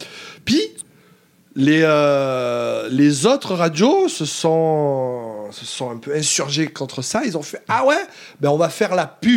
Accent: France; nous, en tant que Français, on va dire ce qui est, hein, les Français.

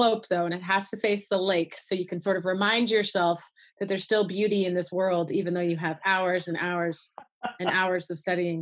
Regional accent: California, United States; the coaches were concerned that because I'm from Southern California, they wanted to make sure that I was prepared

